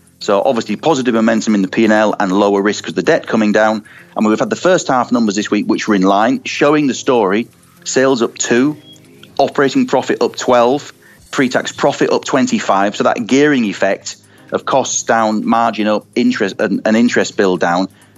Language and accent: English; York, Yorkshire and the Humber, United Kingdom; York-based, my hometown, no less.